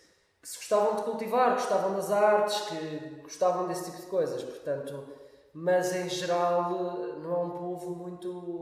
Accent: Covilhã, Castelo Branco, Portugal; born there; Covilhã já tinha o seio familiar, não é, que me poderia dar, de certa forma, algum apoio. Também conhecia pessoas na Covilhã. Pronto, achei que era a minha cidade onde nasci.

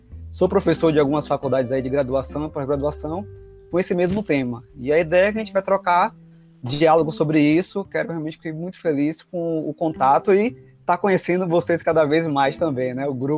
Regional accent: Bahia, Brazil; Sou da Bahia.

